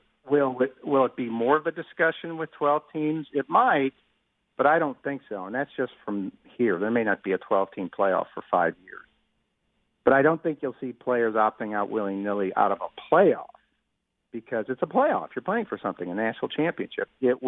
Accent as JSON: {"language": "English", "town": "St. Louis", "region": "Missouri", "country": "United States", "said": "You know, because I said, you mean, and I'm from St. Louis."}